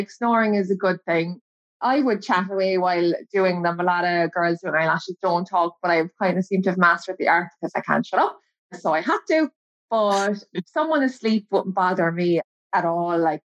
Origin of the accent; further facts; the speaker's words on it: Blackrock, Ireland; I'm originally from Blackrock and then I met my husband.